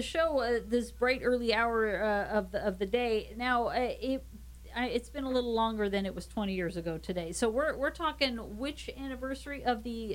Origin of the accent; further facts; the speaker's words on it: New York, United States; and I grew up in New York, and the 60s for my parents was very conservative and well dressed